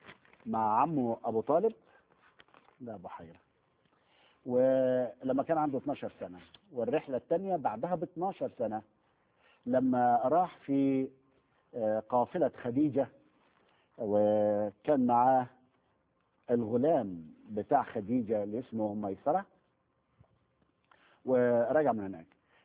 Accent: Egypt; الحقيقة أنا في مثل شعبي مشهور عندنا في مصر، مش عارف بقية البلاد العربية موجودة ولا لا

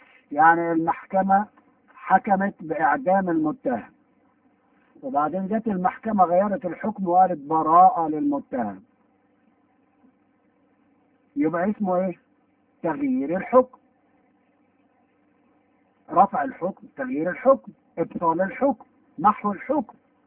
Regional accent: Egypt; احنا كلنا كمصريين درسنا القرآن في مصر في المدارس كلنا درسناها

